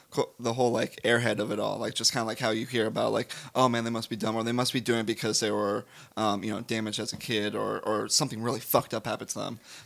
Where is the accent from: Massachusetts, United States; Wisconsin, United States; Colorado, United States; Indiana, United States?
Indiana, United States; Newburgh; I am. I'm from Newburgh, Indiana.